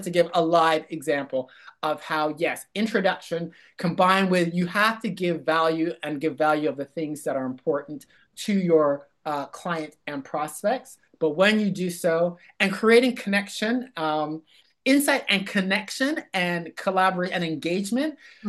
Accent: Toronto, Ontario, Canada; now in Sydney, Australia; I'm originally from Toronto

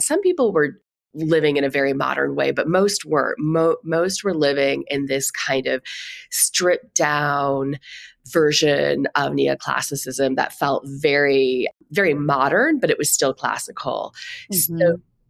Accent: Ohio, United States; I grew up in Ohio. He wasn't a household name for us.

